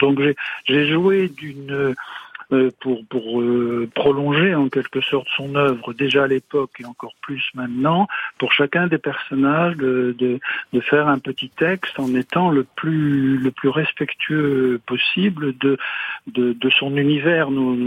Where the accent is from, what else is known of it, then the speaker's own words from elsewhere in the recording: Brittany, France; Il se trouve aussi que je suis breton